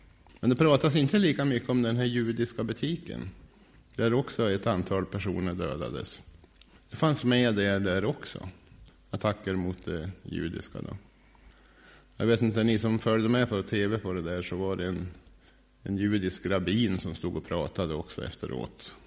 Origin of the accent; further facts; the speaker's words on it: Sweden; det är klart att vi är svenskar.